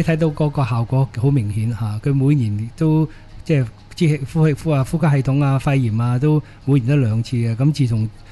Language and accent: Cantonese; Hong Kong; 我哋中國人啊、香港人咧